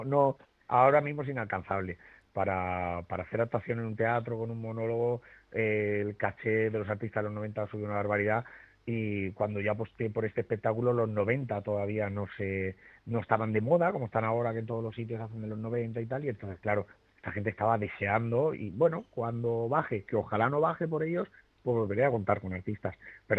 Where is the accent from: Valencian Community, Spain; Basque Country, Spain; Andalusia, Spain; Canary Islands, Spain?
Valencian Community, Spain; de mi tierra, de Valencia, y ahí, que era algo que yo estoy enamorado de mi tierra